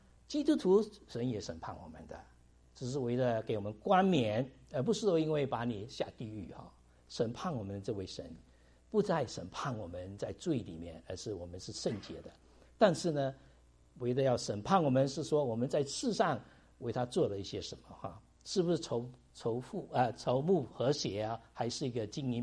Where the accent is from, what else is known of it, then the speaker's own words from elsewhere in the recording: China; now in United States; 我们时常也说在美国也会感觉到这样子的情形。虽然我们是中国人，在这里有很久住了很久，但是还是我们觉得是中国人